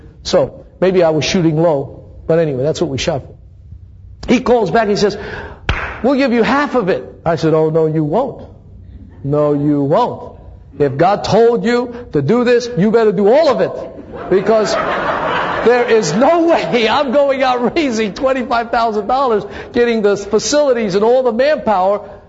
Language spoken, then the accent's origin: English; Thessaloniki, Central Macedonia, Greece; Because I was born in the city of Thessaloniki. That's my hometown. It was written to my hometown.